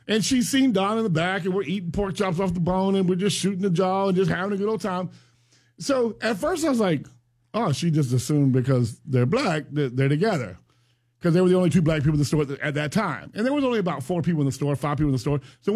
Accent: Pahokee, Florida, United States; And I was raised in Pahokee.

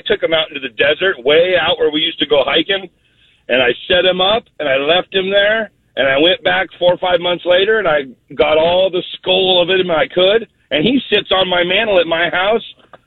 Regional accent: Pacific Northwest, United States; First of all, I grew up in the Northwest, which dog I hate. I refuse. Haven't been back to the Portland area in 25 years.

